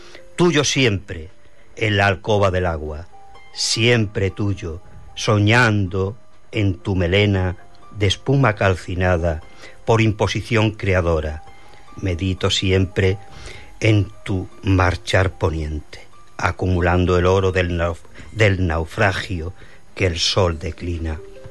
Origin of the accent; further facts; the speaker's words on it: Almonaster la Real, Andalusia, Spain; born there; Pero yo nací en La Canaleja, que es una pequeña aldea de Almonaster, de las 14 que componen el territorio de Almonaster La Real.